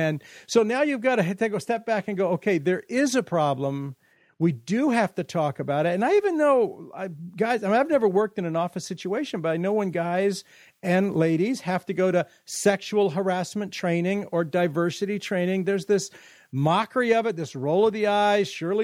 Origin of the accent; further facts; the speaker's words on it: California, United States; Now, I grew up in California, so I grew up in the Central Valley.